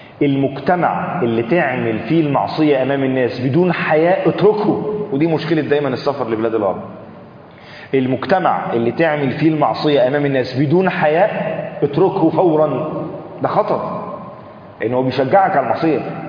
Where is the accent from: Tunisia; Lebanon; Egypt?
Egypt; عندنا في مصر